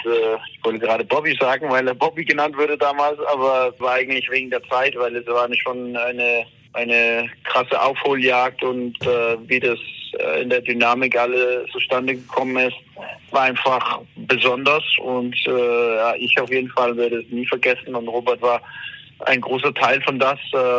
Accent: Denmark; Und ich verfolge natürlich auch jetzt in meiner Heimat die dänische Liga

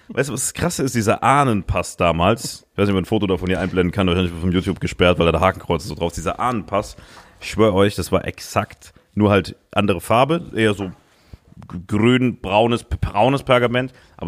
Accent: Saarland, Germany; ich hatte einmal Mitarbeiter hier von der Stuttgarter Agentur mit im Saarland, weil wir da eine Show hatten. Und wir sind so durch meine Heimat gefahren. Ich habe so stolz alles gezeigt. Guck mal hier, da bin ich aufgewachsen. Da war ich auf der Schule

